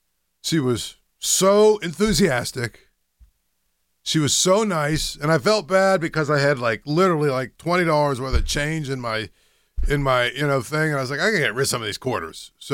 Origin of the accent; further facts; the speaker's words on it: United States; as an American, I have no idea what the rules are